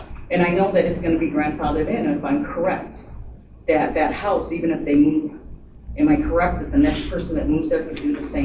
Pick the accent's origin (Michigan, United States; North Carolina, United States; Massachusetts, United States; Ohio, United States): Michigan, United States; I'm originally from Michigan, so when I go back to Michigan, it is all over.